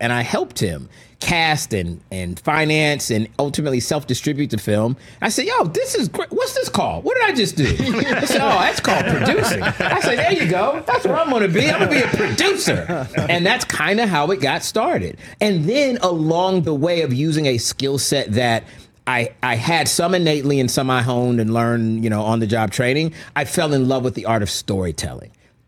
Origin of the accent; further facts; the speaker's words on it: St. Petersburg, Florida, United States; I grew up in St. Petersburg, Florida